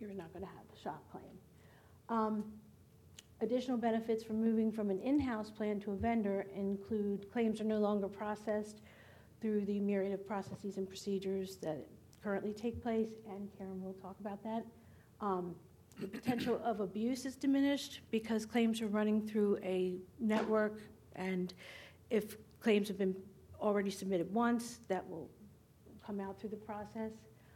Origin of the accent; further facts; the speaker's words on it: Maryland, United States; I'm from Maryland.